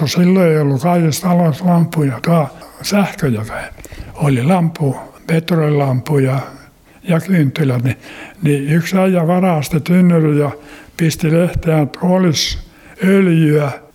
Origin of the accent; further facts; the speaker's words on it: Ahlainen, Satakunta, Finland; Joo, kyllä, olen Satakunnassa syntynyt ja kasvanut. Siellä oli isä maatila.